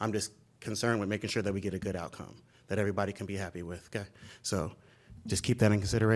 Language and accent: English; Columbia, United States; I'm born and raised in Columbia, K through 12.